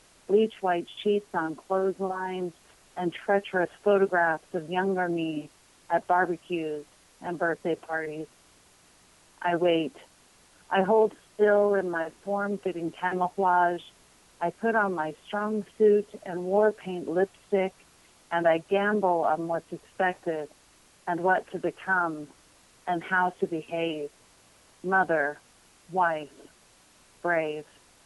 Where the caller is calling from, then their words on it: Provo, Utah, United States; No, I'm in Provo. I'm in Happy Valley.